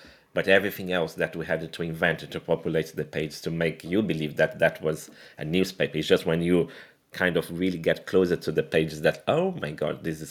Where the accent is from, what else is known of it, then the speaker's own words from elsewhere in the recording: Brazil; now in London, United Kingdom; I'm from Brazil, so I was moving to London in 2001